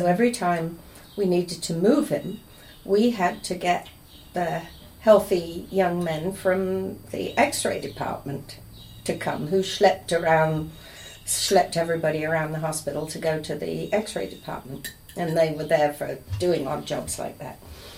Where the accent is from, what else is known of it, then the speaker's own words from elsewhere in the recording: Reading, South East England, United Kingdom; also born or lived in London; Well, I was born in England, in Reading, which was a market town about 40 miles outside London. I went to London to do my nursing training.